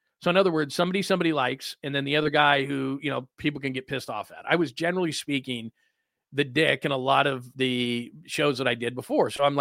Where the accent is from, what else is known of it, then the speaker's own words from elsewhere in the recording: West Coast, United States; And he knew I was from the West Coast.